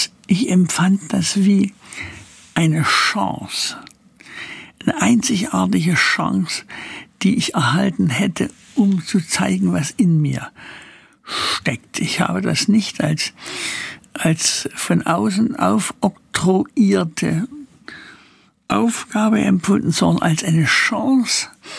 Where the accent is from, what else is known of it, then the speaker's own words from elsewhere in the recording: Sosa, Saxony, Germany; born there; Aber ich bin in Sosa geboren, in unserem Hausflur